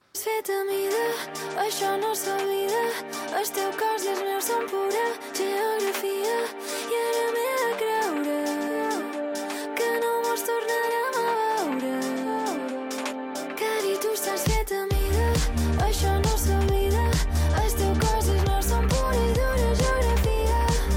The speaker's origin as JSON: {"language": "Catalan", "region": "Catalonia", "country": "Spain", "said": "Som catalans perquè no som espanyols ni francesos"}